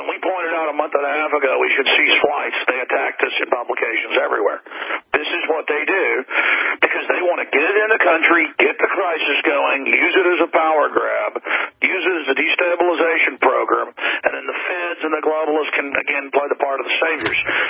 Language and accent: English; Texas, United States; this is in Texas. But I was saying, you know, shut down the flights long before it hit my state and my hometown.